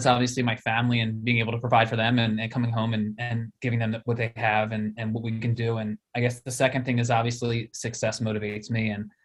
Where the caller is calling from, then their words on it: Philadelphia, Pennsylvania, United States; We are Philly proud. So East Coast, Philadelphia.